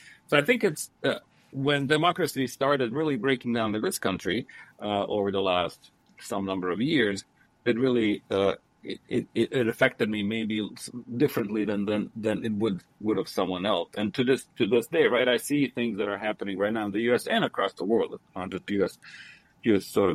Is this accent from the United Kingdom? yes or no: no; Bosnia & Herzegovina; now in United States; I come from Bosnia, which, you know, as you might know, went through this horrible war in the early 90s. And that's when I came to the U.S. as a refugee.